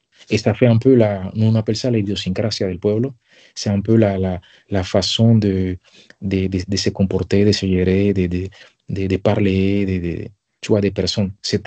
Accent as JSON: {"language": "French", "country": "Panama", "lives_now": "Nantes, France", "said": "Je viens du Panama. J'habite actuellement à Nantes."}